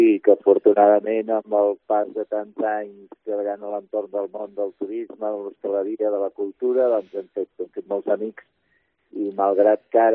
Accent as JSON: {"language": "Catalan", "town": "Palafrugell", "region": "Catalonia", "country": "Spain", "tie": "born there", "said": "Vaig néixer a Palafrugell, ja fa molt de temps."}